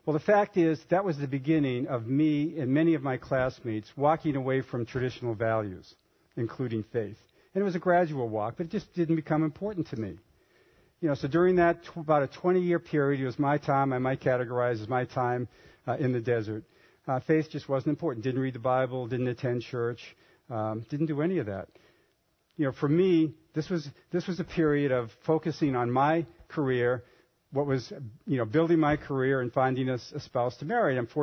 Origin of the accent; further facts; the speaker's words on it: Boston, Massachusetts, United States; accent: Boston; Now, I grew up in the Boston area. You might detect a little bit of a Boston accent still.